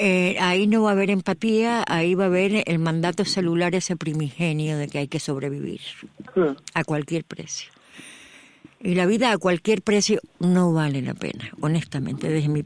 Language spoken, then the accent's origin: Spanish; Cuba; moved away; Tener que salir de Cuba, ya va a ser 30 años casi que yo salí de Cuba.